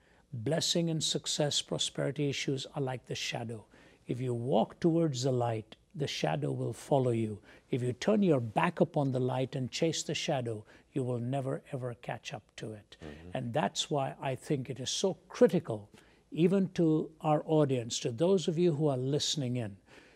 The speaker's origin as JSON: {"language": "English", "country": "India", "said": "For example, I come from India, where traffic is the topic of songs."}